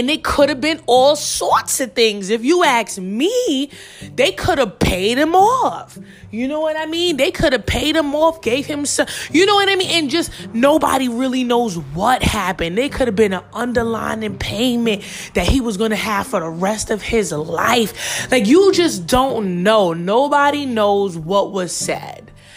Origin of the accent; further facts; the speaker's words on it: Queens, New York, United States; Growing up in Queens, New York, and my cousin having every football player at that time all over his room.